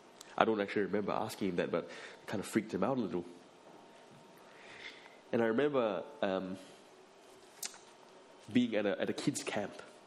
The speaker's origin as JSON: {"language": "English", "country": "Malaysia", "tie": "born or raised there", "said": "As I said, I grew up in Malaysia."}